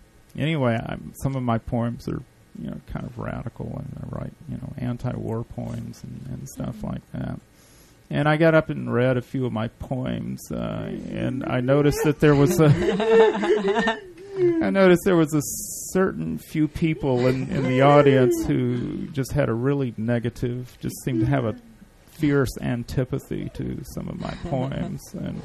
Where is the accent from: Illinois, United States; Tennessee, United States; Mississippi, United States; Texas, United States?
Tennessee, United States; also born or lived in Orange County; now in San Francisco, United States; Well, I'm originally from Tennessee, but I was living down in Southern California right before I came up here.